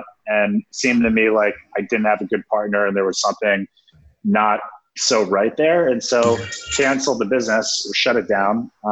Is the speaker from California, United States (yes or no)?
no; New Jersey, United States; in where I grew up in New Jersey.